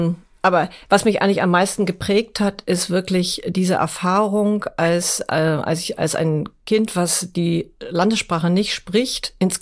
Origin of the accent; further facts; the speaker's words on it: Hamburg, Germany; meine Heimat ist Hamburg.